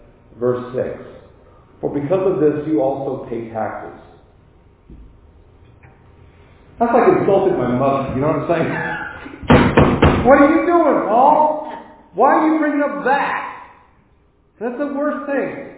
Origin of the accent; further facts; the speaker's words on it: United States; I'm asking you this question because I'm an American